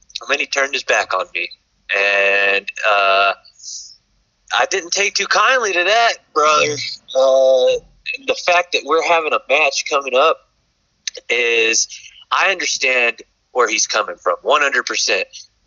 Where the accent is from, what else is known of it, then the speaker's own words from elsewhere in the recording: Texas, United States; I could drive to Los Angeles from my hometown in West Texas, and it would take me about 17, 18 hours.